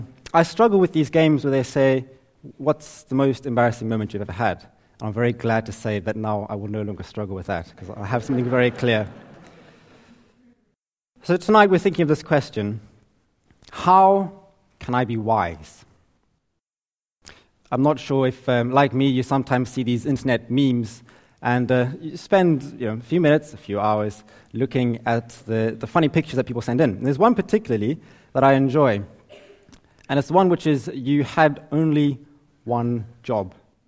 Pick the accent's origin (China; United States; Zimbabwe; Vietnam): Zimbabwe; now in Cambridge, United Kingdom; I'm from Zimbabwe, and I work in Cambridge